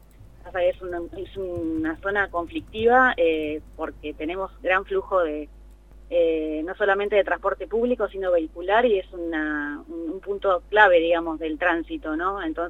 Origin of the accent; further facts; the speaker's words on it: La Plata, Buenos Aires Province, Argentina; Yo soy platense, nací en el barrio Hipódromo.